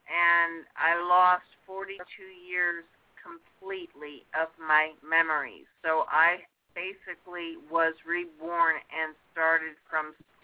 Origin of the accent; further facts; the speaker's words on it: Pottsville, Pennsylvania, United States; I'm from Pottsville, Pennsylvania, the poorest county in the poorest, or actually the poorest city in the poorest county in the state of Pennsylvania.